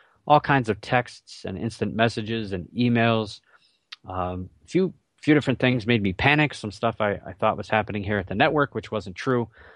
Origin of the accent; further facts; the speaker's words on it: Cleveland, Ohio, United States; And I grew up in the Cleveland area, so I grew up with Indians baseball and Browns football and Cavaliers basketball.